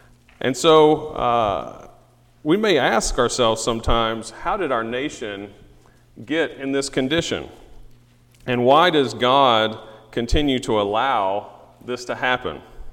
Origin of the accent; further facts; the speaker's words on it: the South, United States; accent: southern; That maybe I lost some of my southern accent. But up there, they would say, well, what happened to your voice? Because I grew up in the South.